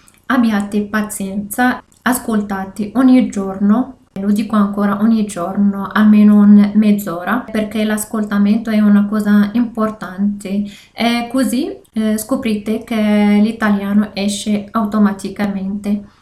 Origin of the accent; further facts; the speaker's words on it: Morocco; Italian is a second language; now in Asti, Italy; sono marocchina. Adesso sono qua in Italia da 6 mesi e qualche giorno. Abito ad Asti e studio al Politecnico di Torino.